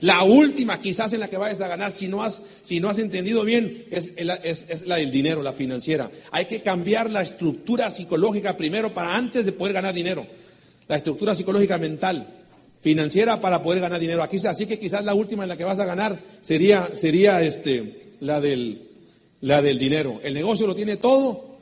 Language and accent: Spanish; Sonora, Mexico; Yo vengo de Sonora. El Sonora, para si no sabes, México está en el norte del país, a un ladito de Arizona. Sonora es la sucursal del infierno.